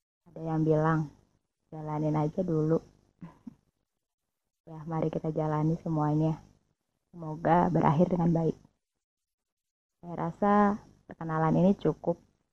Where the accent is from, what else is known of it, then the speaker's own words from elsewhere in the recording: Bekasi, West Java, Indonesia; also born or lived in Klaten; Saya lahir di Klaten, namun saya tumbuh dan berkembang di Kabupaten Bekasi.